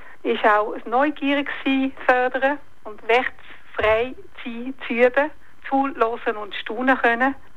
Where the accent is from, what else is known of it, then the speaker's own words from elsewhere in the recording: Netherlands; moved away as an adult; now in Switzerland; in Holland, wo ich aufgewachsen bin. Also es ist vielleicht ein Stückchen Heimatgefühl für mich. Natürlich hatte ich häufig auch Heimweh gehabt. Ich bin mit 23 schon in der Schweiz gekommen.